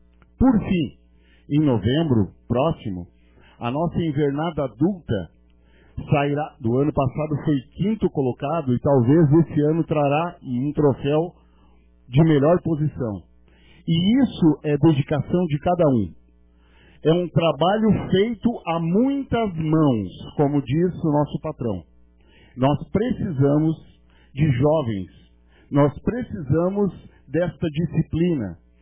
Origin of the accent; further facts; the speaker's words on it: Rio Grande do Sul, Brazil; não somos de família tão tradicional, gauchesca, mesmo sendo gaúcho nato